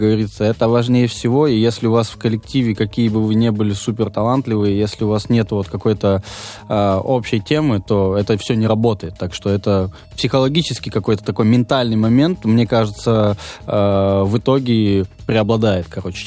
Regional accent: Veliky Novgorod, Novgorod Oblast, Russia; а я из Великого Новгорода, и туда не так удобно

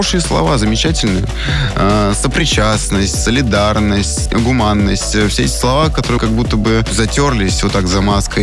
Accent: Moscow, Russia; я хоть и москвич, но рос в деревне, поэтому мне вот это все не страшно. Я с детства в навозе.

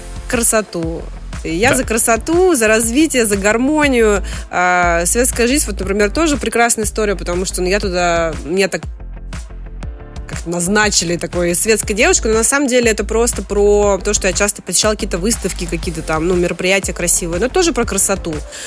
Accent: Urals, Russia; так как я сама с Урала

